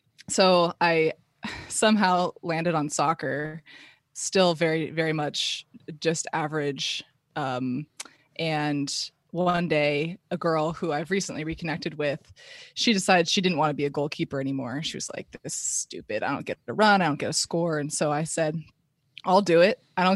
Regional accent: Palo Alto, California, United States; Born and raised in Palo Alto, California, Bay Area, for those who are, not from California.

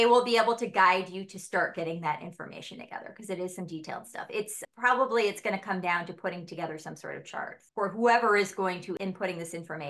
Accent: Chicago, Illinois, United States; I knew I needed to pay rent or else I had to leave because I'm from Chicago.

